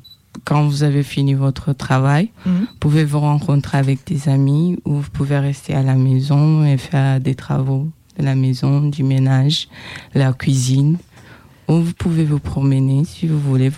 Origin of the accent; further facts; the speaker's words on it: Rwanda; Je viens du Rwanda. C'est un pays qui est à l'Afrique de l'Est.